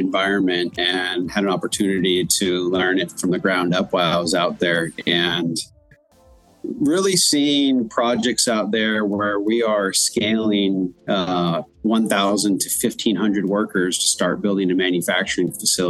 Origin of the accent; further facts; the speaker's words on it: California, United States; moved away as an adult; also born or lived in Taiwan; I grew up in Southern California and lived there till about the age of 27. And then I took a little bit of a migration to Taiwan, where I lived for about 9 years.